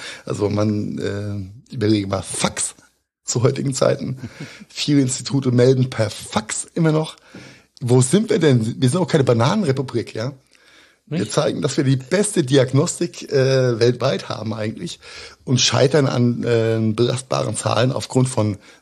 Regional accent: Rhineland-Palatinate, Germany; mein Heimatland Rheinland-Pfalz

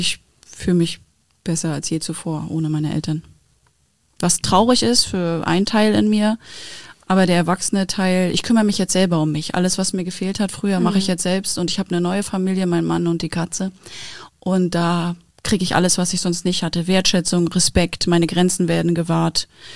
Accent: Wismar, Mecklenburg-Vorpommern, Germany; Ich bin fast 20 Mal umgezogen mit meiner Mutter. Ich habe lange in Wismar gewohnt tatsächlich und immer Nordwest-Mecklenburg. Also wir sind sehr oft umgezogen. So, aber ich würde sagen, ich bin ein Mecklenburger Kind.

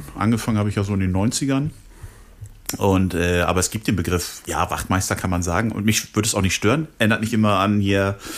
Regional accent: Hamburg, Germany; Aber ich bin tatsächlich geboren in Hamburg, Hamburg-Barmbek.

